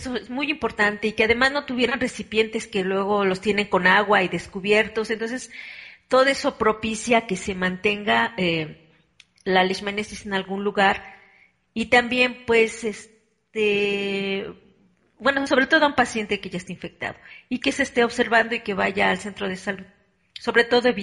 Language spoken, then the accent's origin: Spanish; Mexico; en mi país, pues es bastante importante, aunque fíjese, si usted me dice cuántos casos hay anuales en México